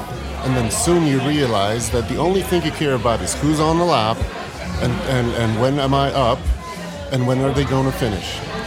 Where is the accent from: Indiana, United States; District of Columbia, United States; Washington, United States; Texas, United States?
Texas, United States; Dallas; an impronounceable Polish name, okay. But I am from Dallas, Texas.